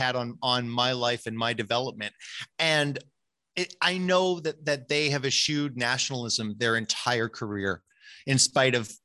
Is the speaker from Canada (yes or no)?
yes; Montreal, Quebec, Canada; And back to what I said at the start, being an English Montrealer is this weird kind of layered onion in whatever it means to be from this country.